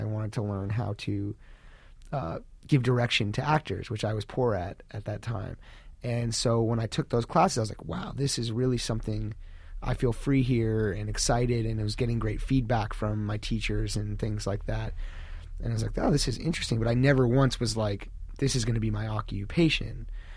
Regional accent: Los Angeles, California, United States; Yeah, I grew up in Los Angeles, and I went to high school with, you know, people whose parents were studio heads and actors and things like this.

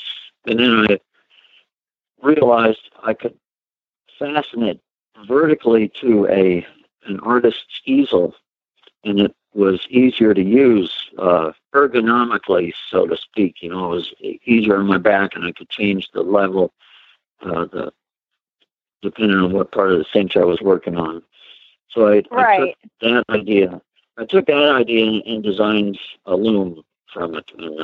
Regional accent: Ohio, United States; moved away; I grew up in Ohio, but I've been in Minnesota since 1970. So I'm almost considered a local.

